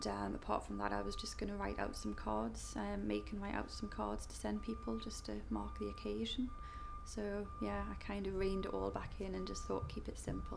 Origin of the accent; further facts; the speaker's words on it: Newcastle, North East England, United Kingdom; basically I was born in Newcastle and lived in various places in the northeast. But I'm back in Newcastle at the moment.